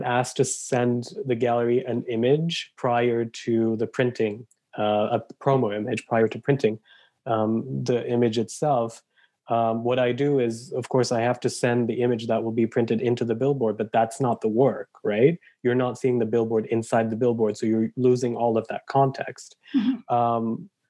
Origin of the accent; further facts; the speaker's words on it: Turkey; moved away as an adult; also born or lived in Switzerland / Germany; now in Canada; I grew up partly in Turkey, but also in Switzerland and Germany. And I immigrated to Canada 12 years ago. So I'm a first generation immigrant and all of my family is in Turkey.